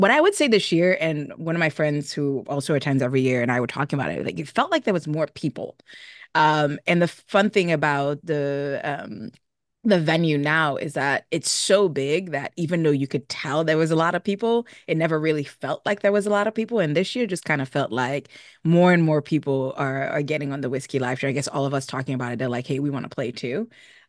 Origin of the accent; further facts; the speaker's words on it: New York City, New York, United States; I'm from New York City, Queens specifically, and I'm very obnoxious as every Queens person is about it.